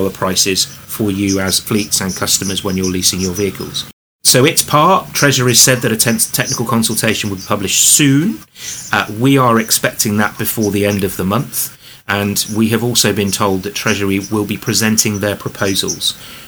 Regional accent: Bristol, South West England, United Kingdom; we've seen clean air zones introduced in cities such as Bath, and as mentioned before, in my hometown, and ALD's HQ, funnily enough, in Bristol.

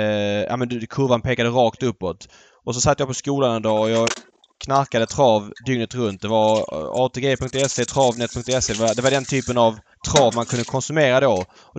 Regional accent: Malmö, Skåne, Sweden; jag var uppväxt på Jägersro, Malmö, du var dominant där

